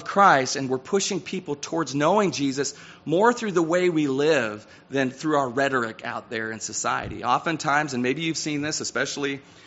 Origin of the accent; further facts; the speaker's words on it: California, United States; I grew up in California, and I don't think the word's immigrated to California.